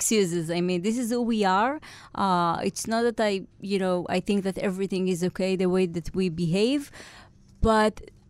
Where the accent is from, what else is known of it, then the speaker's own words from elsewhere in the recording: Israel; accent: Israeli; meaning you can hear right now my Israeli accent, it's part of who I am.